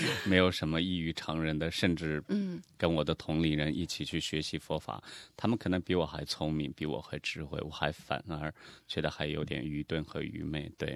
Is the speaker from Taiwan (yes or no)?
no; Yushu, Qinghai, China; 大家好，我是来自于青海玉树的一位出家人，